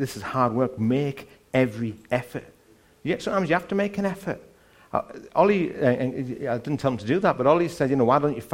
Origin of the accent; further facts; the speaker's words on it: England, United Kingdom; but we're English. We can't do that.